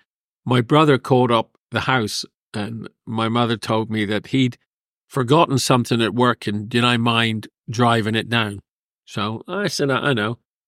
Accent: Dunkeswell, South West England, United Kingdom; I'm originally out of England, the south of England, a place called, nobody will ever hear of it, Dunkeswell, which is in the county of Devon.

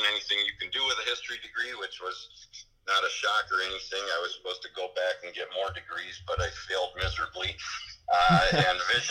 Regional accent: Chicago, Illinois, United States; now in Ann Arbor, United States; I grew up in Chicago. I came to Ann Arbor, which, for those who don't know where Ann Arbor is, it's about 4 hours drive east of Chicago, and about an hour west of Detroit, so we're on I-94.

